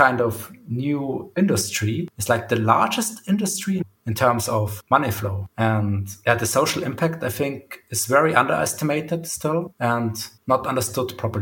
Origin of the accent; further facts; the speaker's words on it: Graz, Styria, Austria; English is a second language; from Graz, and I've been studying different subjects over the past 10 years.